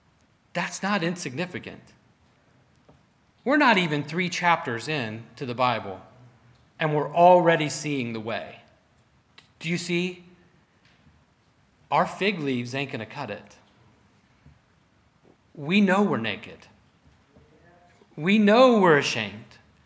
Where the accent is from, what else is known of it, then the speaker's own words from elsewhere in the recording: Texas, United States; But when I was growing up in South Texas, we had fig trees.